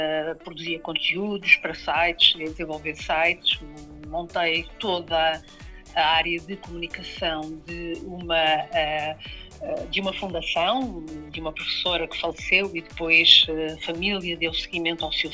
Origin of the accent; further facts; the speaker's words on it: Portugal; moved away as an adult; em Portugal, que sou portuguesa e era onde eu vivia, que tinha a minha vida toda arrumada